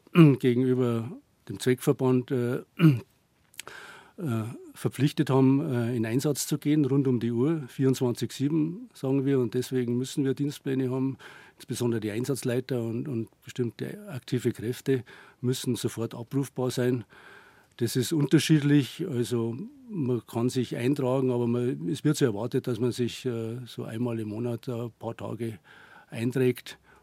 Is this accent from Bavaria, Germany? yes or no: yes; Bad Reichenhall, Bavaria, Germany; ich bin in Bad Reichenhall aufgewachsen, in die Berge.